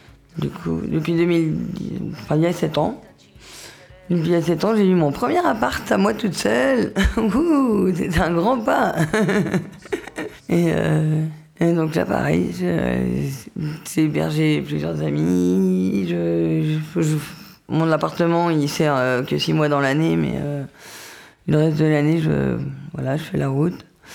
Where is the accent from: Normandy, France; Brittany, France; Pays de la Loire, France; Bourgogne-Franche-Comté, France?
Pays de la Loire, France; J'ai grandi, je viens de la campagne, je viens de la Mayenne, la campagne. J'ai grandi avec mes parents et mes deux frères jusqu'à l'âge de mes 6 ans. Et j'étais à la campagne, je vivais au milieu des animaux.